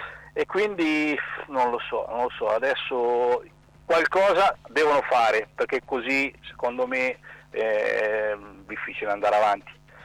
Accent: Ancona, Marche, Italy; sono anconetano

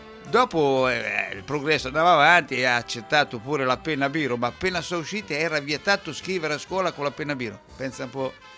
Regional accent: Ancona, Marche, Italy; born there; Io sono nato in Ancona

